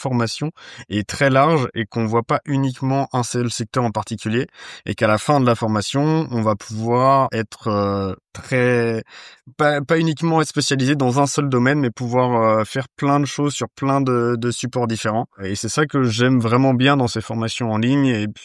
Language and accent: French; Nantes, Pays de la Loire, France; Je suis d'origine de Nantes.